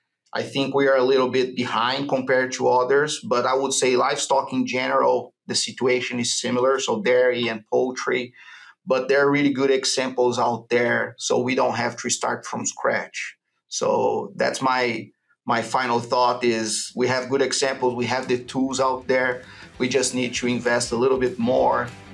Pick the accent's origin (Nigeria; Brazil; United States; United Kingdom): Brazil; moved away as an adult; So I'm originally from Brazil, swine veterinarian.